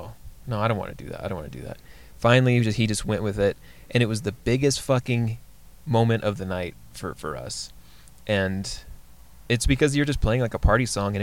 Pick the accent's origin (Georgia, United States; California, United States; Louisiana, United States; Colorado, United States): Colorado, United States; Pueblo; I'm from Pueblo. I pulled the name from a street I grew up on in Pueblo.